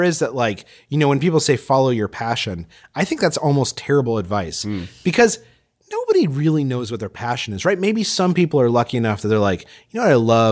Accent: Albuquerque, New Mexico, United States; moved away as an adult; I grew up in New Mexico, in Albuquerque, New Mexico, and I left New Mexico to go to Yale.

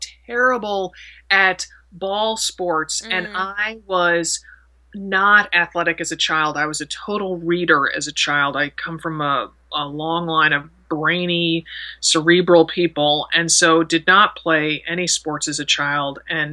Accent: Connecticut, United States; but I'm from Connecticut, and that's the price of admission for living in Connecticut is learning how to play tennis.

